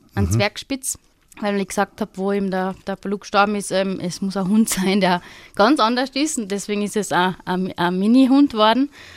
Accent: Lienz, Tyrol, Austria; Also ich bin geboren in Lienz und dort auch groß geworden. Ich bin heute eben 37 Jahre alt

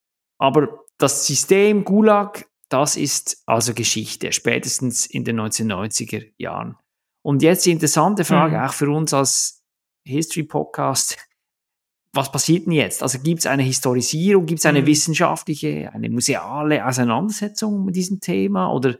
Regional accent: Switzerland; kann man sagen, auch als Schweizer ganz objektiv eine recht gute ist

